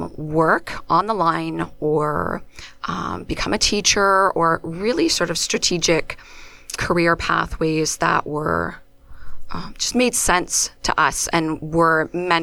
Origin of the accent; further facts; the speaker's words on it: Windsor, Ontario, Canada; I grew up in Windsor, Ontario.